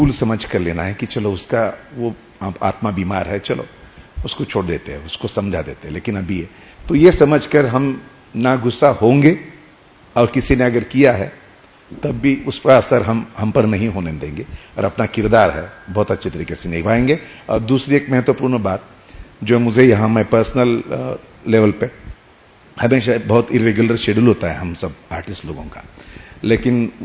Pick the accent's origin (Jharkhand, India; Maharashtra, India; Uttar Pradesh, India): Maharashtra, India; Pune; मैं पूना से हूं